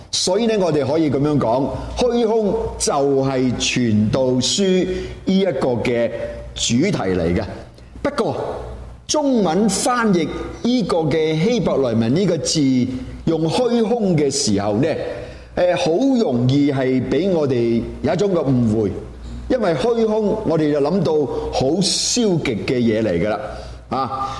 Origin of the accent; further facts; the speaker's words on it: Guangdong, China; 我哋廣東人係好識得用呢啲字眼咧